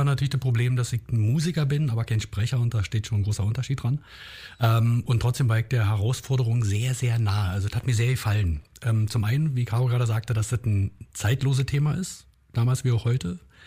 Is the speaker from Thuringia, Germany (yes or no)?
no; Berlin, Germany; accent: Berlin dialect; Ich konnte also selbst sein mit meiner Art zu sprechen, mit meinem Berliner Dialekt.